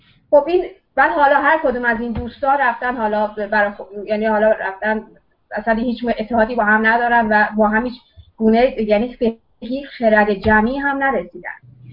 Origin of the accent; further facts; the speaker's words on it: Iran; moved away; من با همین دیدگاه سیاسی خاص از ایران اومدم خارج از ایران